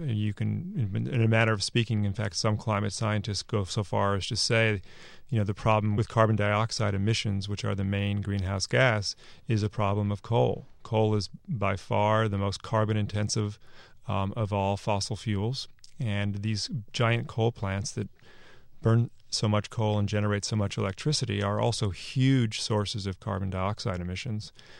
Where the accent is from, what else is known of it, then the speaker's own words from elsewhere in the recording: California, United States; And I grew up in Silicon Valley, and I worked in the computer industry.